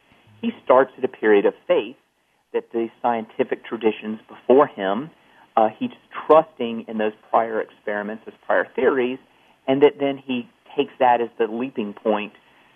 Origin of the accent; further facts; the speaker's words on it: the South, United States; From the Episcopal tradition, I didn't get that guilt, but growing up in the South, and I went to a Christian high school growing up